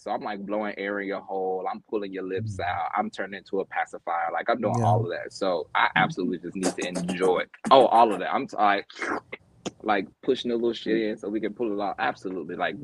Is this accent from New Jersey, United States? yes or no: no; Memphis, Tennessee, United States; also born or lived in Mississippi; I'm from the South, so it's a very different threshold from Memphis by way of Mississippi.